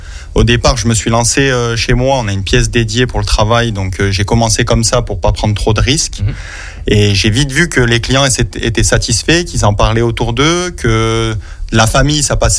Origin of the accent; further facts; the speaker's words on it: Grenoble, Auvergne-Rhône-Alpes, France; j'ai grandi à Grenoble